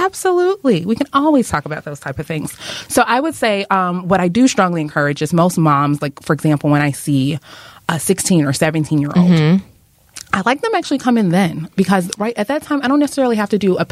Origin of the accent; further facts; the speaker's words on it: Memphis, Tennessee, United States; So I hail from Memphis, Tennessee, as you probably know.